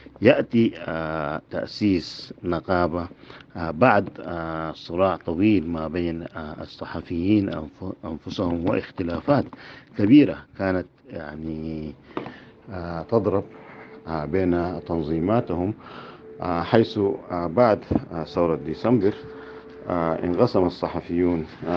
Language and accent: Arabic; Sudan; نحن كصحفيين سودانيين